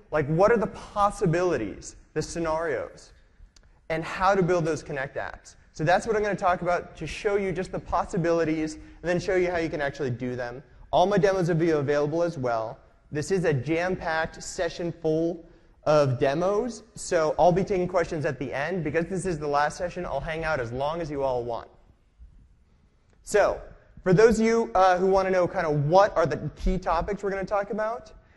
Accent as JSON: {"language": "English", "town": "Redmond", "region": "Washington", "country": "United States", "said": "I am from Redmond."}